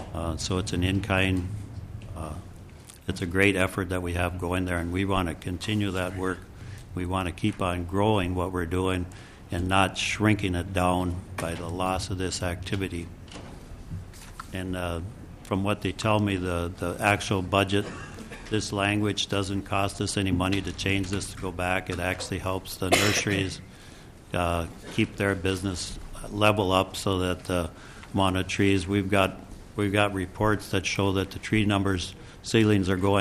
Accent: Minnesota, United States; Mr. Chair, I'm … from Carlton County.

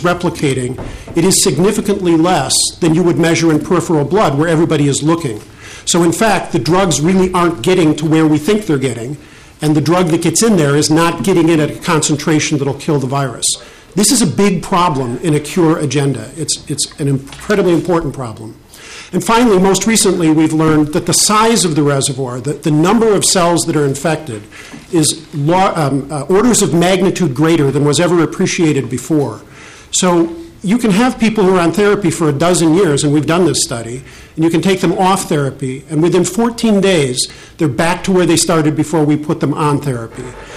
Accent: Arden Hills, Minnesota, United States; Just by way of background, I grew up in Arden Hills, just a little bit north of here

